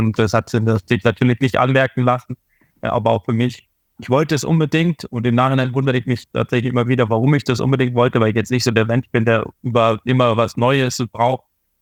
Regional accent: North Rhine-Westphalia, Germany; Ich als Westfale

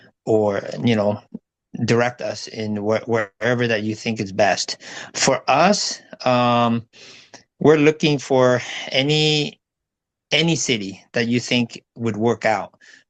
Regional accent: California, United States; Like a lot of your clients, we're from the US. So I am from California.

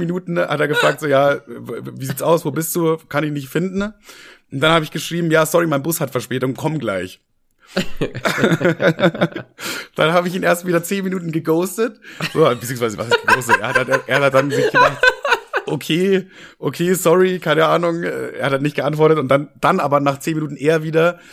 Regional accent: Braunschweig, Lower Saxony, Germany; Er kam aus Salzgitter und ich komme aus Braunschweig. Das ist echt nicht weit voneinander entfernt so.

